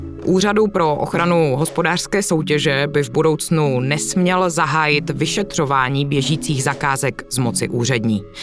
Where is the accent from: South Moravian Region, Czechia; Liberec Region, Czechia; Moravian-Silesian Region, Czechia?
Moravian-Silesian Region, Czechia; Ostrava; moved away as an adult; Tím, že jsem sama Ostravačka a už víc jak dekádu žiju mimo Ostravu